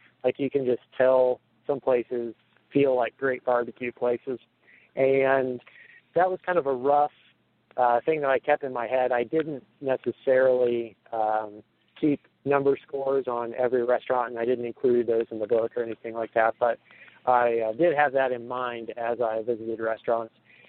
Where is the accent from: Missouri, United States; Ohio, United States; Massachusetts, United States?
Missouri, United States; I grew up in Missouri, a Kansas City fan.